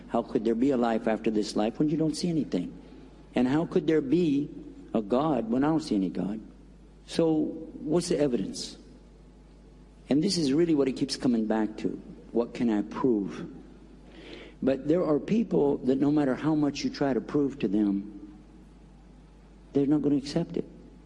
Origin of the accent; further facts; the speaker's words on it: Texas, United States; And please, I'm from Texas. And we have an attitude in Texas.